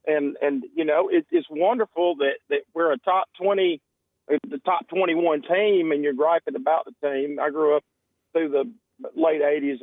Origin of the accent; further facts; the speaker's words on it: Hope Hull, Alabama, United States; I grew up here in the Hope Hull area. I'm a Hooper Academy guy.